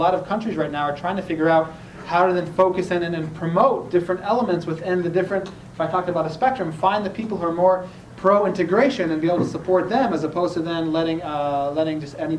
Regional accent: Israel; English is a second language; I think growing up in Israel, there's a lot of different perspectives

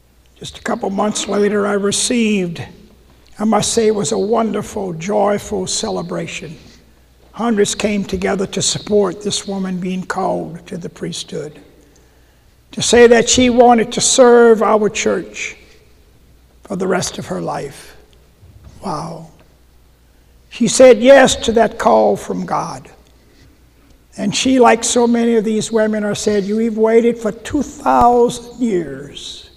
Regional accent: Louisiana, United States; It brought back memories of growing up in Louisiana, going to segregated schools for 12 years in that little town

